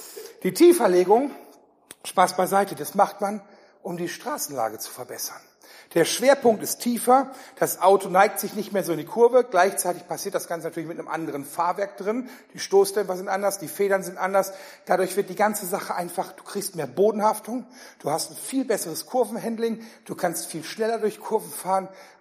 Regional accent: North Rhine-Westphalia, Germany; Also ich komme eher so aus Richtung Ruhrgebiet.

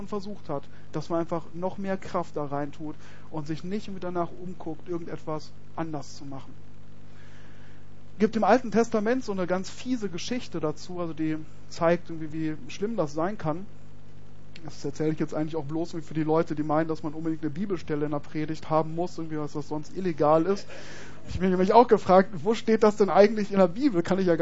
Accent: North Rhine-Westphalia, Germany; Und bei uns im Ruhrgebiet ist das total normal.

